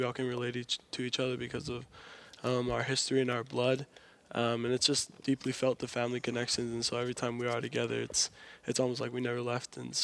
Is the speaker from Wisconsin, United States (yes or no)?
no; Hawaii, United States; to a far school wasn't something foreign to me, although this is a lot farther than Punahou was from my hometown.